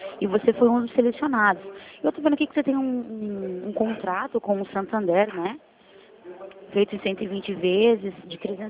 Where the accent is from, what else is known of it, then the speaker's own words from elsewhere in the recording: Paraná, Brazil; Eu sou do Paraná.